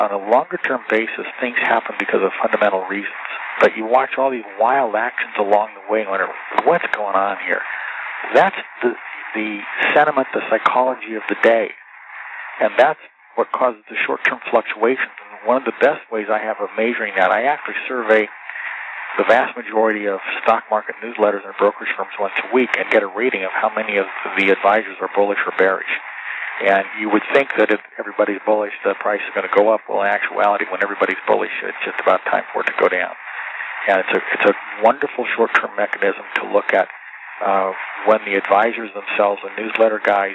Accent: Montana, United States; Yeah, my home state of Montana, Bob, I ran for the United States Senate twice

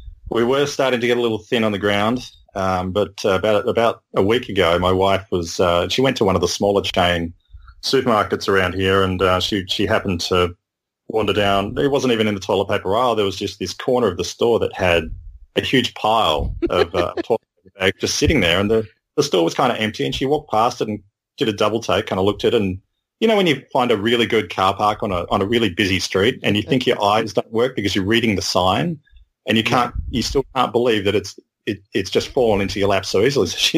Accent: Australia; I'm not American. It's pretty obvious. I lived there for a short time. I have great affinity for our American friends, but I grew up in Australia.

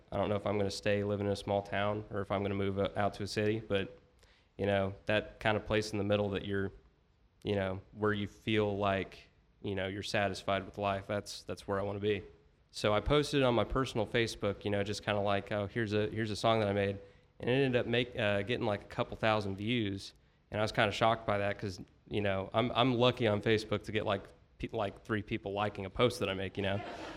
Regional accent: Kentucky, United States; I think it really connected with a lot of people from my hometown too, even some of the older folks who, you know, I don't know if you know this, but a lot of people moved up to Ohio and places like that for work from Harlan County.

